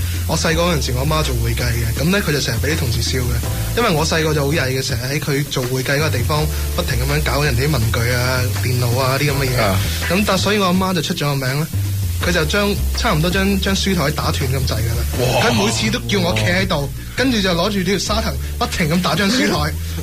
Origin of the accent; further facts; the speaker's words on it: Macau; 我試過有一次，我翻澳門，我澳門人嚟嘅